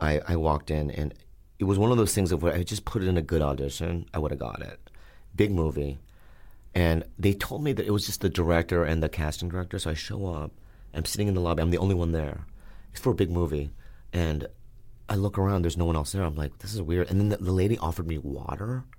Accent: San Diego, California, United States; also born or lived in Minnesota; When I was a kid, I lived in Minnesota, but mostly in San Diego. I was born in San Diego.

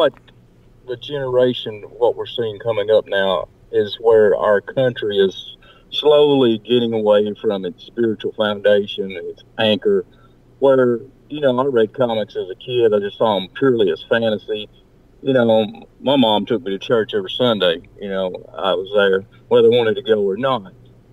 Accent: Tennessee, United States; I'm from Tennessee.

